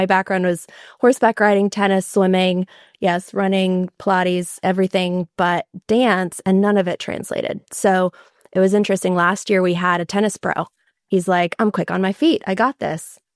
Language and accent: English; Costa Rica; So I grew up in Costa Rica. I felt like I had to pay homage to my upbringing.